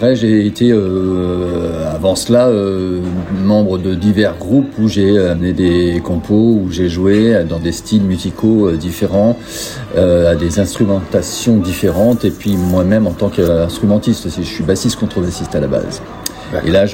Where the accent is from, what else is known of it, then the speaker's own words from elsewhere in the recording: Lisbon, Portugal; French is a second language; now in Le Havre, France; Je suis havrais de cœur maintenant, de plus en plus. Moi au départ je suis portugais, donc j'arrive de Lisbonne et petit à petit je monte vers le nord.